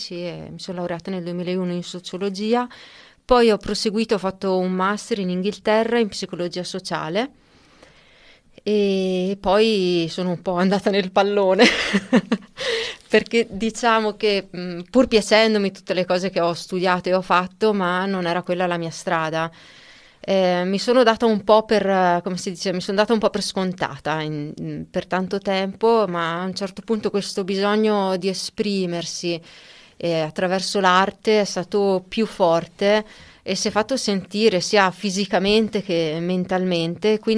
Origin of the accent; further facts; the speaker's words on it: Mezzocorona, Trentino-Alto Adige, Italy; now in Cles, Italy; io abito a Cles da quasi 10 anni, ma sono originaria di Mezzocorona, anche se sono abbastanza libera, diciamo, mi sento abbastanza cittadina del mondo.